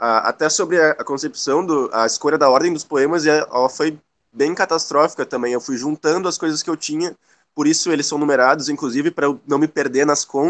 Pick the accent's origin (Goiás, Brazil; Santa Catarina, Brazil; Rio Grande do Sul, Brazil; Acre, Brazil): Rio Grande do Sul, Brazil; Barra do Ribeiro; now in Porto Alegre, Brazil; Eu sou de Barra do Ribeiro, né? Eu vim do interior, que não chega a ser interior-interior, mas, enfim... É bem diferente do que é Porto Alegre, muitos sentidos.